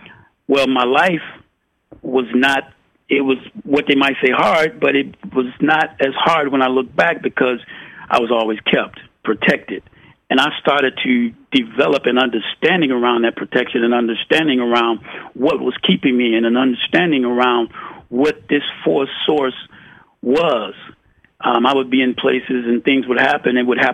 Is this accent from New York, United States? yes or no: no; Chicago, Illinois, United States; also born or lived in St. Louis; I grew up very briefly. I grew up in Chicago, born in St. Louis, from a young mother who was a child with a child.